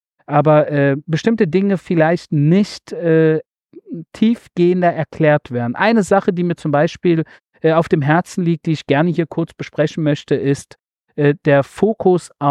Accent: Berlin, Germany; now in Israel; sogar auch mal ihn nach Berlin begleiten durfte. Das war für mich natürlich sehr, sehr aufregend, in meine alte Heimat

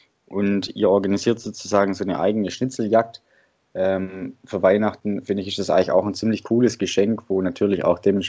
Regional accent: Stuttgart, Baden-Württemberg, Germany; ich komme ja aus Stuttgart

